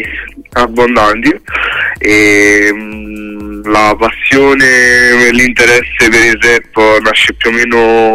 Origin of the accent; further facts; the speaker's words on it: Salerno, Campania, Italy; sono in giro per la provincia salernitana, io sono di Salerno